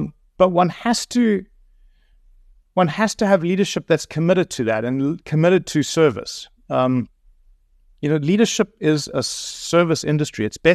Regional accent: South Africa; I think it's something I learned as a South African is an unbridled optimism

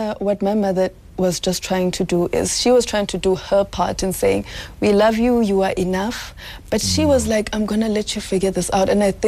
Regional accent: Lenasia, Gauteng, South Africa; so I grew up in Lens for most of my life, and it was quite a mixed community.

